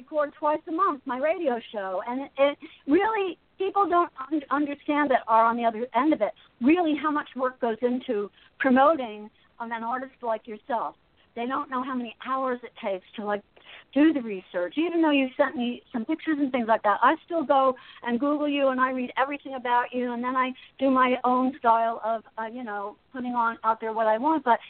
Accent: Asbury Park, New Jersey, United States; And I grew up in Asbury Park. I went to Asbury Park High School. So, you know, I grew up in that city.

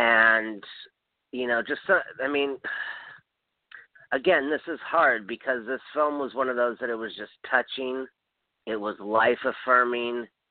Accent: Hawaii, United States; We need peace. I'm from Hawaii. We need aloha.

